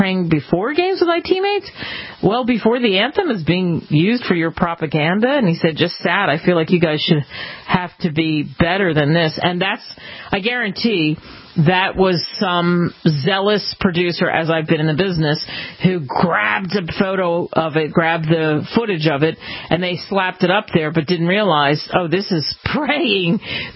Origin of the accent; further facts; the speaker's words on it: Philadelphia, Pennsylvania, United States; And because I'm from Philadelphia, because I have friends who have tickets, and because I cover the league, I have to defend Philly in this case.